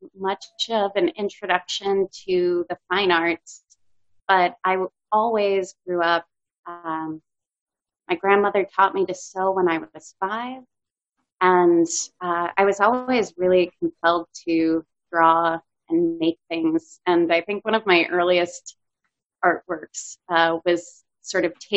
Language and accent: English; Philadelphia, Pennsylvania, United States; So I grew up in Philadelphia. I'm from Philadelphia, PA.